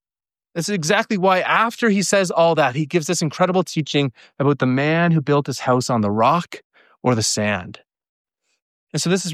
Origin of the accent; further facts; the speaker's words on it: Newfoundland and Labrador, Canada; You know, I grew up in Newfoundland.